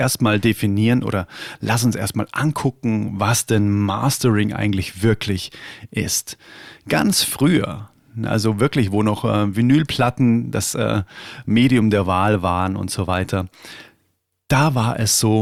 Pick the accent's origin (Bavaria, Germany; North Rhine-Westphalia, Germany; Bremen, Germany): Bavaria, Germany; Und dann habe ich irgendwie zu Hause da sowas hingewurstelt, nennt man das bei uns in Bayern.